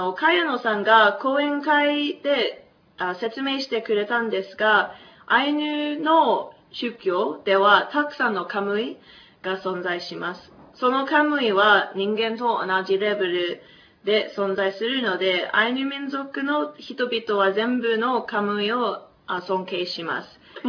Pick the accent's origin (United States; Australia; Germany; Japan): Australia; Blue Mountains, New South Wales; Japanese is a second language; 私はブルーマウンテンという地域から来ましたですけれども、ブルーマウンテンはシドニーから1時間ぐらいかかります。